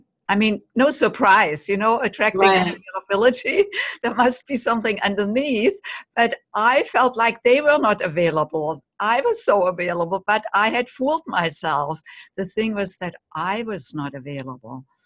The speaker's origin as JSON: {"language": "English", "country": "Germany", "tie": "born or raised there", "said": "I grew up in Germany"}